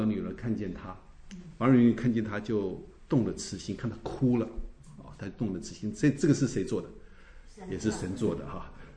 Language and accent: Chinese; China; 我们中国人比较落叶归根哈，我们中国人总讲说哈，我是属于这个